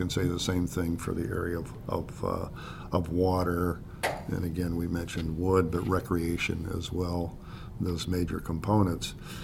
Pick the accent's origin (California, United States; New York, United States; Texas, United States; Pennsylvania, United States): Pennsylvania, United States; ended up going to West Virginia University in Morgantown, which was only 50 miles south of my hometown, crossing the border and from Pennsylvania into West Virginia.